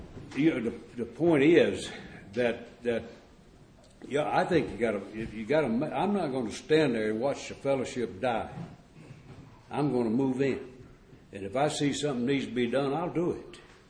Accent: Southern Pines, North Carolina, United States; from Southern Pine, North Carolina.

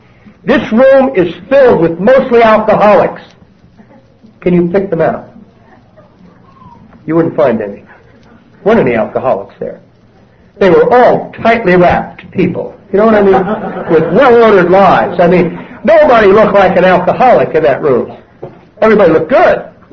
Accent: New Jersey, United States; I am Irish and I'm Catholic. And I'm from New Jersey.

